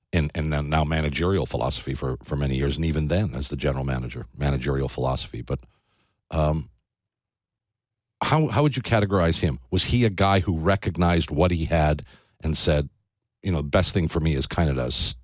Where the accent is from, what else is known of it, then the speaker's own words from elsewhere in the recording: Canada; being a Canadian, you understand, being a Canadian and growing up in an environment where it isn't really an issue